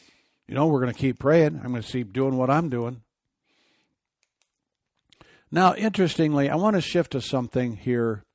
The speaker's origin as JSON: {"language": "English", "region": "Great Lakes", "country": "United States", "tie": "born or raised there", "also_born_or_lived": "Grand Haven", "said": "I grew up in the Great Lakes, lived in Grand Haven, a lot of shipping all over the place."}